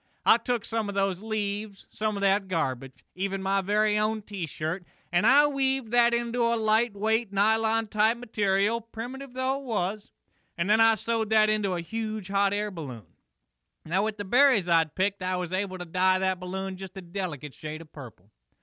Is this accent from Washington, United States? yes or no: no; Philippi, West Virginia, United States; ducked in just in time not to be seen by the CSNX police in my hometown of Philippi.